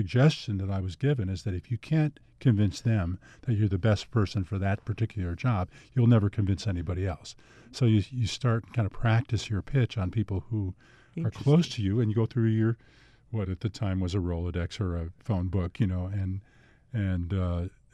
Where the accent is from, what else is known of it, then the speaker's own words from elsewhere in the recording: Elmira, New York, United States; No, I was raised in Elmira, New York, where he worked for Westinghouse.